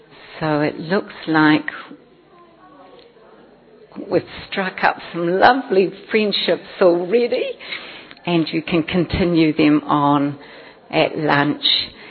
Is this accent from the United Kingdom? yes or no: no; New Zealand; So, I come from New Zealand, and locally I am a teacher, secondary teacher